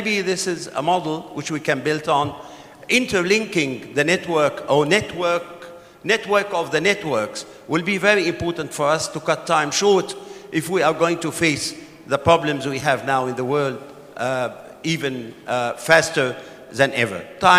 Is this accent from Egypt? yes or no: yes; Egypt; I am from Egypt